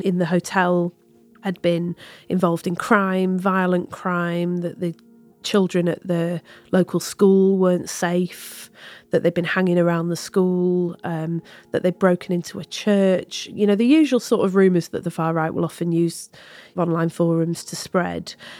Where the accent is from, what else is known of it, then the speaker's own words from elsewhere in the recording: Bury, North West England, United Kingdom; Like where I grew up in Bury, it's a mill town.